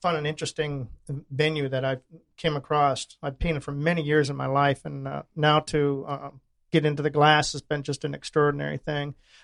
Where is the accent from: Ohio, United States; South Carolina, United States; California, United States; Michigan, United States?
Michigan, United States; now in Pensacola, United States; You know, I was born and raised in Michigan, and then throughout the years after I began to travel with my arts, I settled in the Pensacola area